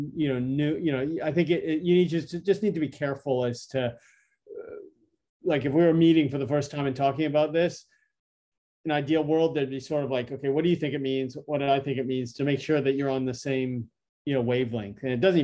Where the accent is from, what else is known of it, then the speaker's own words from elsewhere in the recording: Canada; I'm Canadian. I don't know how to pronounce it.